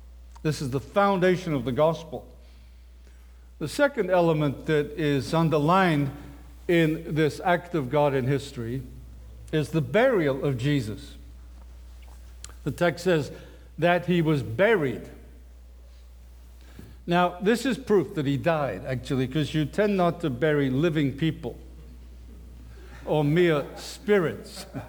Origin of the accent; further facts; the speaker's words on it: England, United Kingdom; Okay, I'm an Englishman, all right?